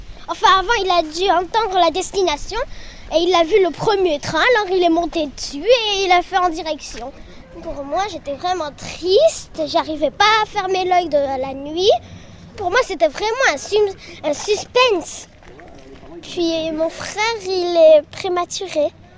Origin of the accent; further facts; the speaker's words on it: Bourgoin-Jallieu, Auvergne-Rhône-Alpes, France; born there; je suis en CM1. J'ai 9 ans, je suis née à Bourgoin-Jallieu